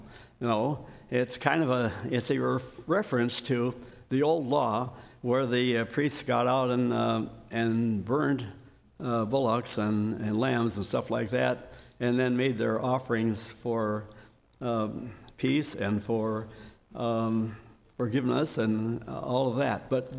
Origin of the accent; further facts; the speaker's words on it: San Diego, California, United States; Well, I said, I'm from California too, and it was true. I was born in San Diego.